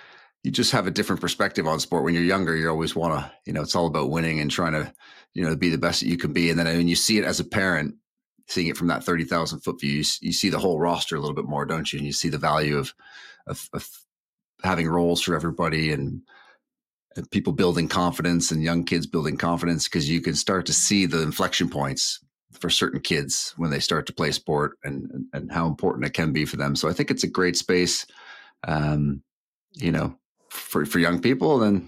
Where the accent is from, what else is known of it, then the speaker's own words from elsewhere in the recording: Oakville, Ontario, Canada; born there; So I was born in Ontario, Oakville, Ontario, Canada.